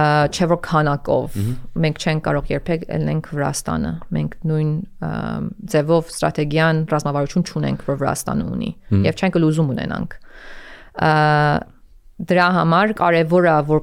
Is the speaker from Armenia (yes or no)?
no; Iran; now in Toronto, Canada; Կանադայից։ Թորոնտո եմ ապրել վերջի 24 տարին։ Պարսկաստան եմ ծնվել, մեծացել, հետո տեղափոխվել ընտանիքիս հետ Թորոնտո։